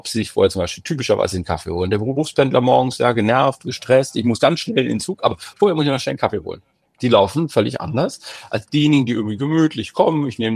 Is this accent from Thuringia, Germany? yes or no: no; Solingen, North Rhine-Westphalia, Germany; oder Solingen, wo ich herkomme, meine Eltern oder so.